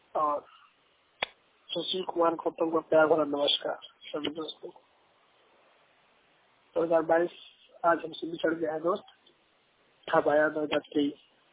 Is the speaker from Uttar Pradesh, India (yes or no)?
yes; Prayagraj, Uttar Pradesh, India; मैं UP district Prayagraj से belong करता हूँ।